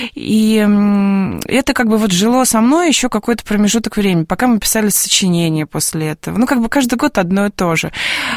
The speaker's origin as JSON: {"language": "Russian", "town": "Volgograd", "region": "Volgograd Oblast", "country": "Russia", "tie": "born there", "said": "я родилась вообще в Волгограде, и я бы даже сказала, в Сталинграде. Несмотря на то, что во время моего рождения город назывался Волгоград"}